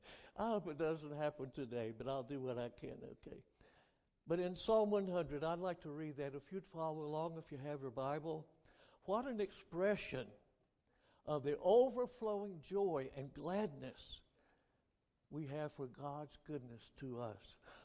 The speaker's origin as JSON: {"language": "English", "region": "West Virginia", "country": "United States", "tie": "born or raised there", "said": "after moving back to my native state of West Virginia, yes, born and raised in West Virginia, boy, southern West Virginia, over in the mountains, right near the Virginia line."}